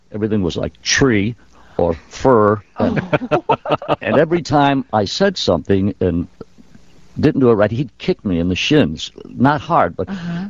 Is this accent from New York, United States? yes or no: yes; New York, United States; And Endicott Johnson Shoes, which employed 99% of the Italian population in my hometown.